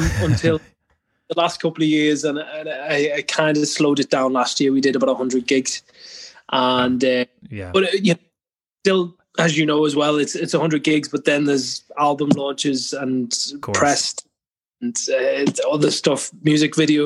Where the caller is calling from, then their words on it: Enniskillen, Northern Ireland, United Kingdom; My house in I'm about 10 miles outside Enniskillen County Fermanagh.